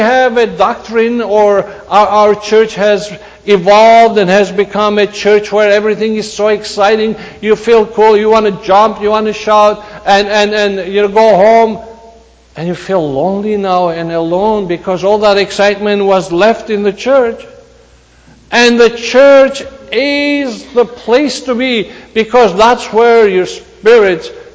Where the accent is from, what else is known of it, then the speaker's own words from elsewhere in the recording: Greece; I come from Greece, without insulting the government